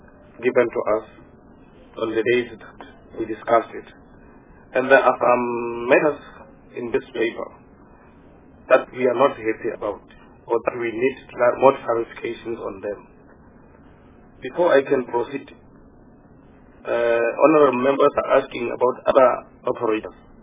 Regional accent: Free State, South Africa; I'm from Free State

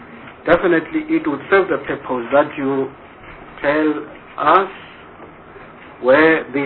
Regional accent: Mahikeng, North West, South Africa; Further than that, I come from Mafeking.

